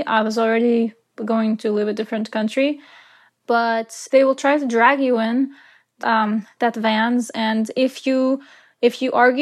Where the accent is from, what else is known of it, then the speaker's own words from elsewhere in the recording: Iran; moved away; I grew up in Iran and I went to high school. I finished high school in Iran